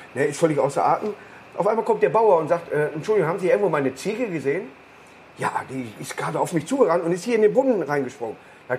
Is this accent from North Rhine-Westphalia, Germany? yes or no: yes; Duisburg, North Rhine-Westphalia, Germany; Ich komme aus Duisburg-Düsseldorf.